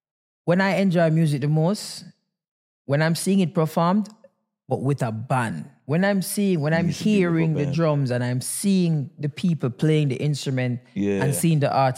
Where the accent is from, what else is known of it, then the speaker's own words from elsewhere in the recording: Jamaica; moved away; so growing up in Jamaica, I can say that, you know, we have a lot of mixture of dancehall and reggae.